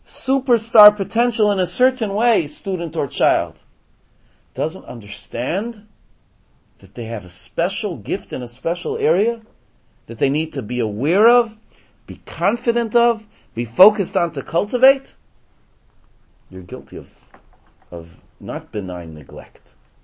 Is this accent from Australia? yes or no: no; Canada; and I grew up in Canada